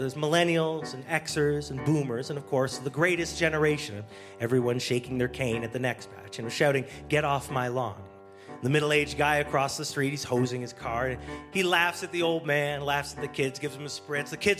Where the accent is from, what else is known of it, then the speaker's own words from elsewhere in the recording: Canada; Now, where I'm from, back home in Canada, it's a different system.